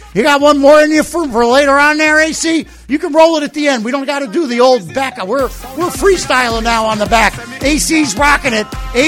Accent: Miami, Florida, United States; I grew up in Miami, and I just proved it.

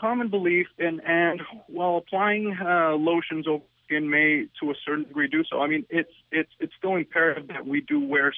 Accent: Puerto Rico; but I grew up in Puerto Rico and football as well, so I know the heat very well

